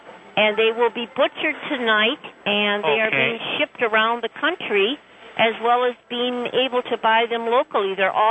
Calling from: Glendale, Wisconsin, United States; I'm calling from Glendale, Wisconsin.

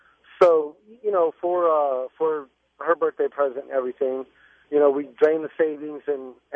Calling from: Fort Knox, Kentucky, United States; I'm calling from Fort Knox, Kentucky

